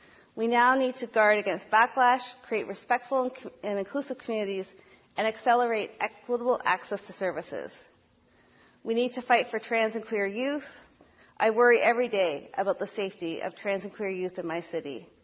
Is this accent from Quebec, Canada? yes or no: no; Halifax, Nova Scotia, Canada; I'm from Jibuktuk, which means Great Harbour, in Mi'kma'ki, or known by its colonial name, Halifax, Nova Scotia, Canada. And I wish to start by acknowledging that I live and work in the ancestral and unceded territory of the Mi'kmaq people.